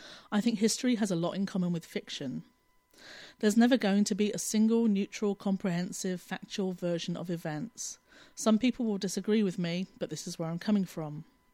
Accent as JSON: {"language": "English", "country": "United Kingdom", "said": "I live in London in the UK and I'm British, though don't feel much attachment to that nationality. I'm queer, from a working class background, white, middle aged"}